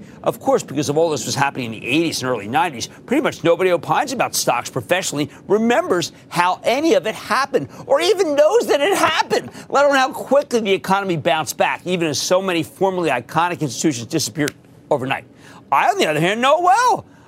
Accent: Philadelphia, Pennsylvania, United States; including my hometown of Philadelphia.

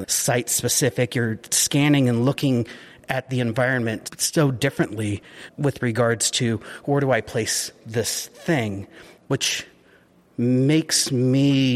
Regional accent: California, United States; Growing up in Sonoma County, I think I wasn't really too concerned about landscape or nature.

